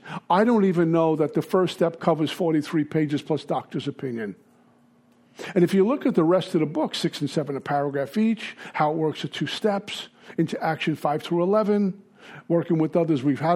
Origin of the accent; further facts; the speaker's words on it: Brooklyn, New York, United States; And I sound like a Neanderthal because I'm from Brooklyn.